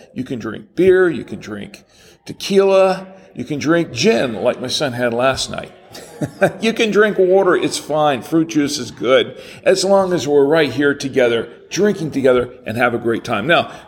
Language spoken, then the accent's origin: English; Orlando, Florida, United States; now in Charlotte, United States; Actually, we're just outside of Universal Studios in Orlando, Florida. My hometown, pretty much. And where I've lived for 35 years.